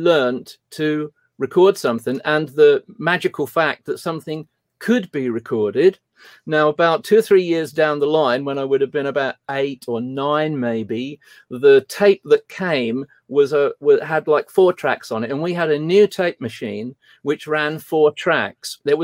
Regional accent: Cambridge, East of England, United Kingdom; because I came from Cambridge, which is like 10 miles down the road, where you can see Ely Cathedral.

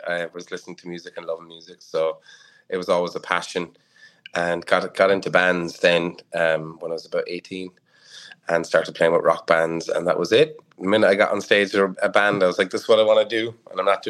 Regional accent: Cork, Munster, Ireland; I'm a musician from Cork in Ireland.

